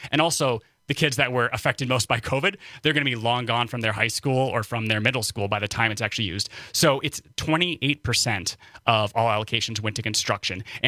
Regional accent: Wisconsin, United States; I'm from Northern Wisconsin. Like, come on.

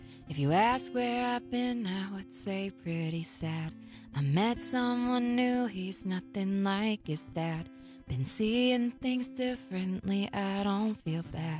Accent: DeForest, Wisconsin, United States; And I did, I grew up in DeForest. So I was in like the drama club there

